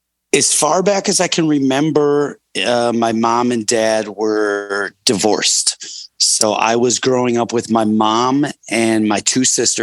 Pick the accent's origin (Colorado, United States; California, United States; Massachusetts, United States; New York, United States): New York, United States; Boston; born there; So 20, 30 miles outside of Buffalo, which is like, it's called Boston, New York, is the actual place I was born, and that's like in the fucking woods.